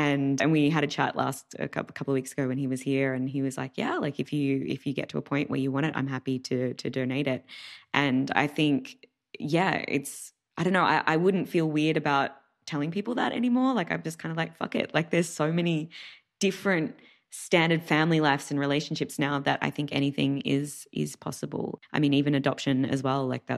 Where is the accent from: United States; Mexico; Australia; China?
Australia; So a friend of mine from my hometown back in Australia